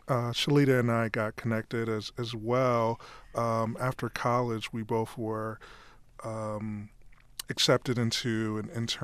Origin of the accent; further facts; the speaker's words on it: New York, United States; because I was from New York State and she was the senator from New York, that I was placed in her office.